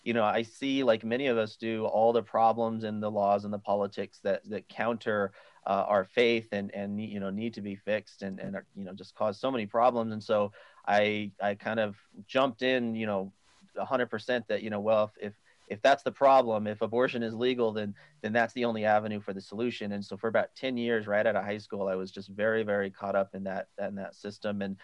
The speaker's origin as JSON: {"language": "English", "region": "New Mexico", "country": "United States", "tie": "born or raised there", "said": "part of the state around Albuquerque and Santa Fe. So I had never really addressed it directly in my hometown"}